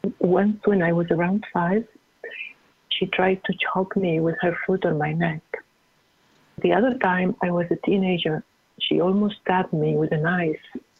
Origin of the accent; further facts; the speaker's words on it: Venezuela; I was born and raised in Venezuela to a Syrian immigrant family.